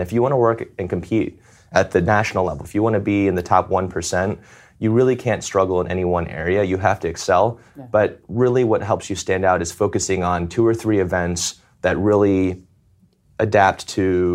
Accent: Atlanta, Georgia, United States; So, growing up in Atlanta where, it was great weather, then going to South Bend where I think we had the number 2 worst weather in America in terms of a college campus

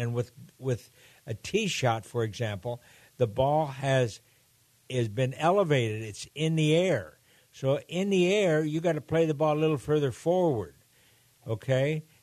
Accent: Argentina; growing up in Argentina

